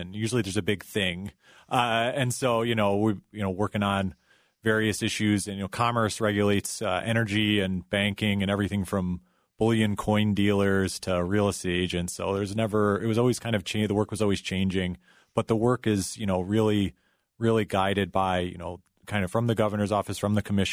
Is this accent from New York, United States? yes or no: yes; New York, United States; I'm not a Minnesotan. I'm a New Yorker. I'm from upstate New York.